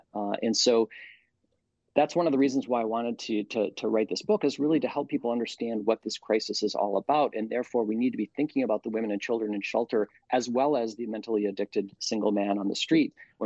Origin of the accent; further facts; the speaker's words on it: Midwest, United States; now in Seattle, United States; I'm actually from the Midwest. I moved my family from Minneapolis out to Seattle 6 years ago when I began my work at UW.